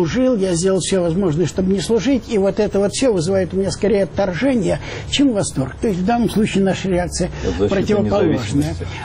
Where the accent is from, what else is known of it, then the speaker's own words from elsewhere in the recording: Odesa, Odesa Oblast, Ukraine; Да, я одессит.